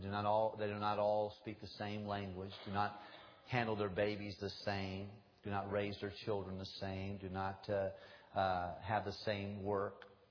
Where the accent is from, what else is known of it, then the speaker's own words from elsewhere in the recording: Tennessee, United States; But my mom is still alive, and we're from Tennessee originally.